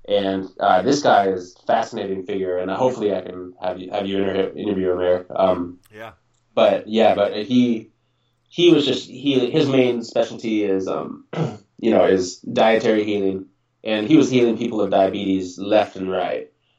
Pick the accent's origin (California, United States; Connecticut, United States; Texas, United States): California, United States; I came from California, where I'm from, in the Bay Area, to Ithaca, New York, where Cornell is.